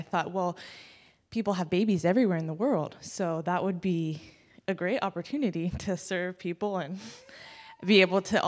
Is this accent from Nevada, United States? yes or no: no; Topeka, Kansas, United States; I'm from Topeka, Kansas, so about an hour outside of Kansas City.